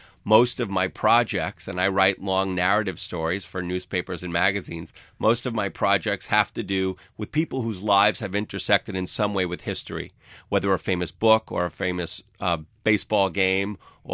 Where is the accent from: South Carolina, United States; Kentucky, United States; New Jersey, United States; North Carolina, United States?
New Jersey, United States; Englewood; now in New York City, United States; Well, I live in New York City. I grew up in Englewood, New Jersey, just over the George Washington Bridge.